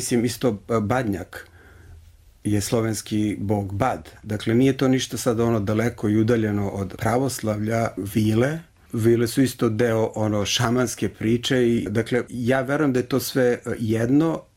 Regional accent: Serbia; Ja sam pravoslavni hrišćanin, Srbin. U stvari, ja sam Srbin, pravoslavni hrišćanin, ali sam i Južni Sloven. Prvo sam Južni Sloven, u stvari.

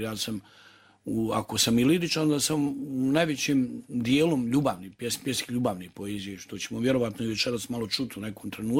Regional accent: Banja Luka, Republika Srpska, Bosnia & Herzegovina; ja toliko volim grad u kojem sam rođen, u Banja Luku.

